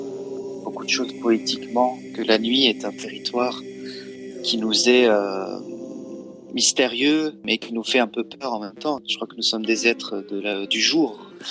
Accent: Lebanon; first language ar; French is a second language; now in France; L'arabe, c'est ma langue maternelle qui me renvoie directement au Liban, à mon enfance en fait. Le français, c'est la langue que j'ai appris à l'école quand je suis arrivé en France

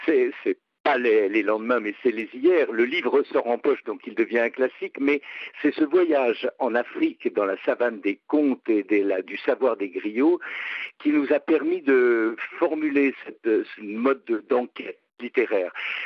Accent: Lyon, Auvergne-Rhône-Alpes, France; Et moi je lui ai dit « Je viens de Lyon ».

